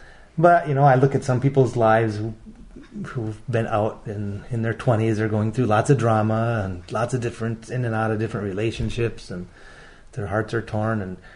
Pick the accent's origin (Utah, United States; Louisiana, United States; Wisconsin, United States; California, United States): Wisconsin, United States; Madison; Yeah, I grew up in Madison.